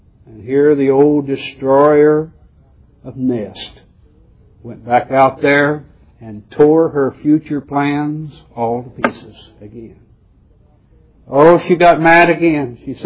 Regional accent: Midwest, United States; As most of you know, I'm from the Midwest, and sometimes our expressions are not the same.

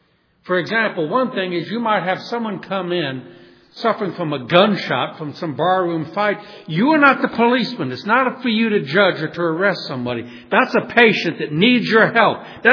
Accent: New Orleans, Louisiana, United States; You know that I was raised in New Orleans. New Orleans has a French history.

